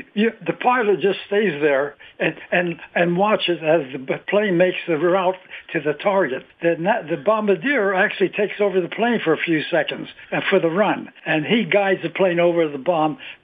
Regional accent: Delaware, United States; also born or lived in Camden, New Jersey; Well, I was born in Camden, New Jersey, and my father passed away when I was quite young, and we moved down here to Delaware with my mother's brother lived. So I went all through the high schools, all the schools in Delaware.

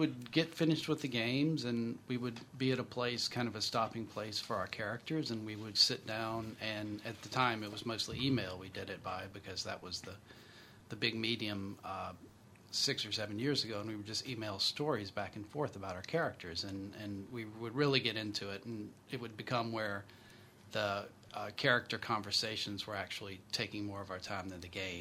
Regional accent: Ruston, Louisiana, United States; now in Baton Rouge, United States; I'm from Ruston. I went to Ruston High, Louisiana Tech.

